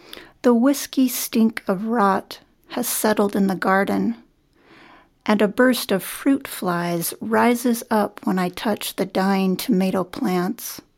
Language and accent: English; Eliot, Maine, United States; I am from Elliott, Maine.